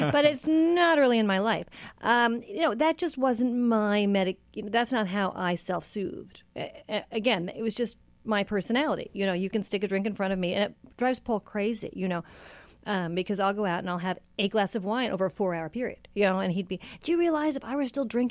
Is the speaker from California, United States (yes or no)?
yes; California, United States; now in New York, United States; Sort of. I'm a New Yorker by way of California.